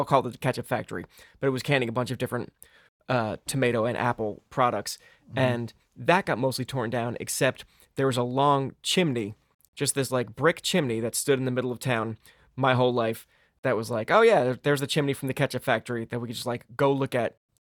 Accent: Hazlet, New Jersey, United States; I love growing up in Hazlitt. I really love that town.

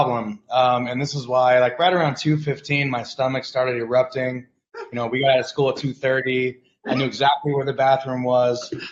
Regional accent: Concord, California, United States; also born or lived in Vallejo; I was born in Vallejo, but I grew up my first 4 years of my life in Concord, pretty much next to De La Salle.

